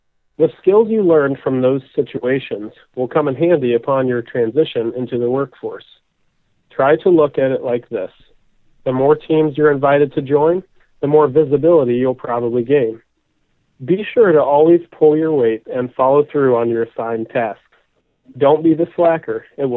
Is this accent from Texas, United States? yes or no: no; Covington, Ohio, United States; I'm originally from the Dayton area in a small town called Covington, Ohio.